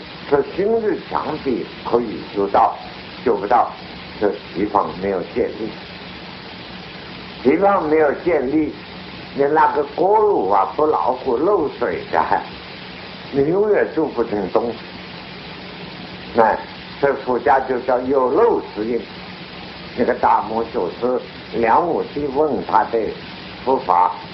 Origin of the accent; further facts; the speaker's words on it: China; 所以有人假如说我们中国人在喜欢讲，哎呀，你肾亏了